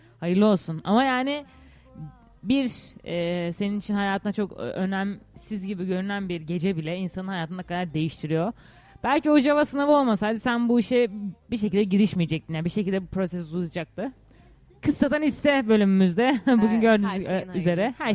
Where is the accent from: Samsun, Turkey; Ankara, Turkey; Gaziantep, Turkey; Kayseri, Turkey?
Samsun, Turkey; Gerçekten bir Samsunlu olarak.